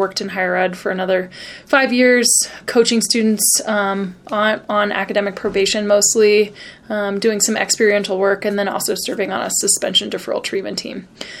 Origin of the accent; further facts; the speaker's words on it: East Coast, United States; now in Colorado, United States; I mean, I grew up on the East Coast, and so that is still instilled, right?